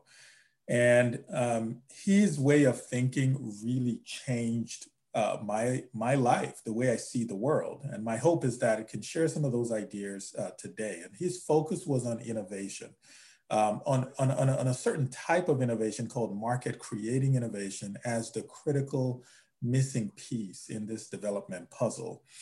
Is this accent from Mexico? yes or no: no; Nigeria; moved away as an adult; now in United States; I'm originally from Nigeria and was fortunate to come to the U.S. to study. In 2000